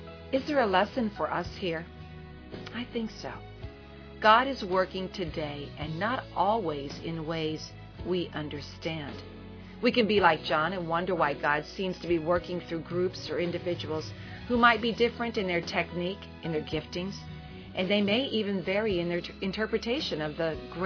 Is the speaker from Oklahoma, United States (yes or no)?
yes; Tulsa, Oklahoma, United States; I grew up in Tulsa, Oklahoma, where the majority of students in my junior and senior high school years were either Southern Baptist or Pentecostal.